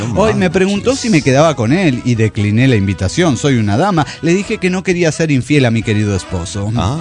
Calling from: Bolivia; de Bolivia.

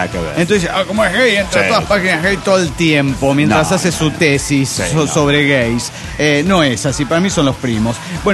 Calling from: Puno, Peru; de Puno, Perú.

